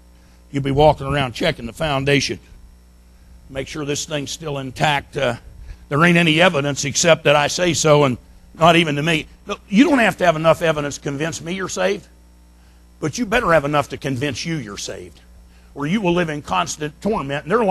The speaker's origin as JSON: {"language": "English", "region": "Pennsylvania", "country": "United States", "lives_now": "Texas, United States", "said": "I don't know how it is here in Texas. I'm from Pennsylvania, and most of the houses up there have a basement in them."}